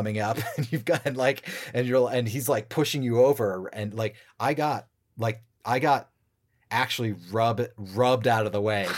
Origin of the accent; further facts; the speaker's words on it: United States; I grew up outside the New York metro area.